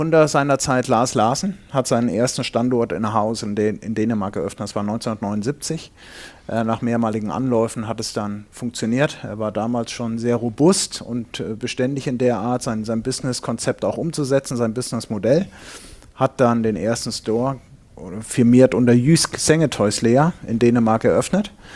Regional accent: Fulda, Hesse, Germany; ich komme gebürtig aus Hessen in Fulda

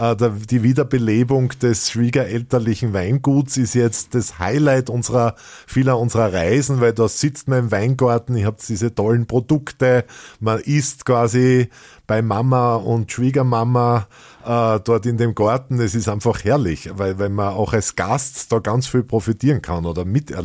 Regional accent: Austria; ist ja bei uns in Österreich auch so ähnlich, oder?

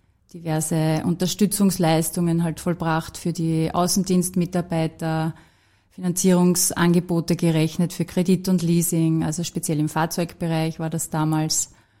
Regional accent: Styria, Austria; now in Vienna, Austria; Das war aus dem aus der Region heraus, wo ich herkomme, aus dem Ennstal

